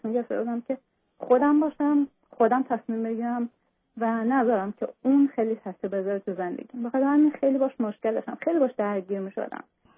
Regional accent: Iran; moved away as an adult; در واقع من از ایران اومدم به اروپا، جایی که شوهرم حدود 22 ساله داره زندگی میکنه.

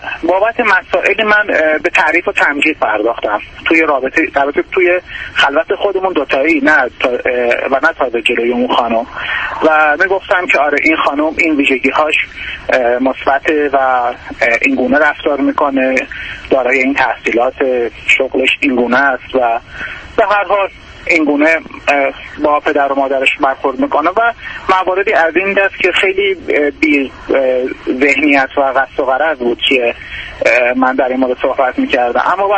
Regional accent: Iran; البته ما از ایران هستیم،

